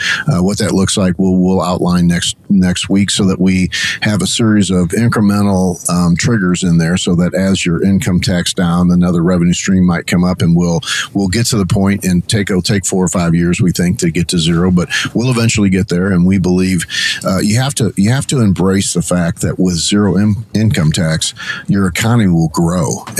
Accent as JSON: {"language": "English", "town": "St. Louis", "region": "Missouri", "country": "United States", "tie": "born or raised there", "said": "35 years in small business, born and raised in the St. Louis area, by the way"}